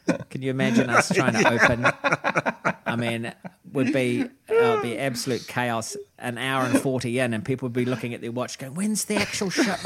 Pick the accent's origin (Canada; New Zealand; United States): New Zealand; as a New Zealander